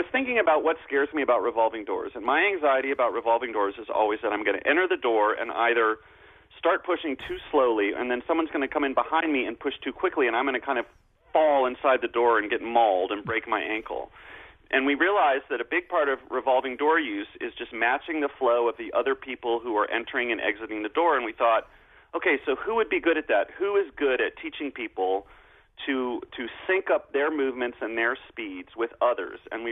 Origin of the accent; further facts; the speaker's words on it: New York, United States; but that gave me comfort as a New Yorker